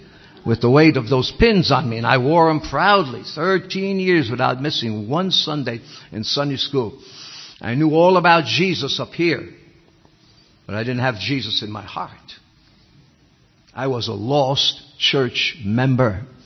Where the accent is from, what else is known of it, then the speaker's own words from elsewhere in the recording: New York City, New York, United States; I was born and raised in New York City. I went to church all the time. My mother carried me to church.